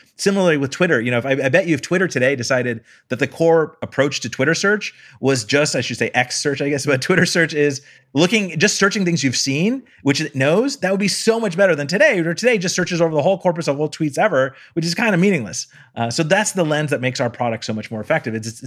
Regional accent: Palo Alto, California, United States; Yeah, I'm from Palo Alto. So I grew up in the Bay Area and was surrounded by tech.

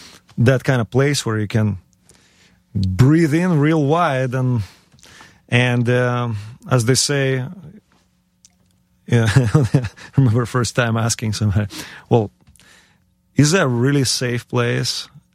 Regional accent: Ukraine; moved away; Chiefly it's because my head was completely blown off my shoulders when I came from Ukraine.

